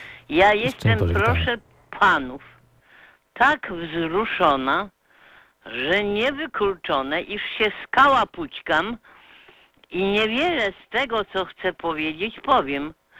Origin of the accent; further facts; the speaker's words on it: Grodno, Grodno Region, Belarus; Pochodzę z Grodna, proszę panów. To było miasto w nieomalże 60% zamieszkałe przez Żydów.